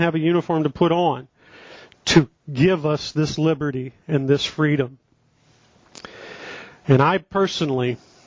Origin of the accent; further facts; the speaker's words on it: St. Louis, Missouri, United States; Some of you probably know that I'm from the Midwest. Some of you know that I'm from St. Louis.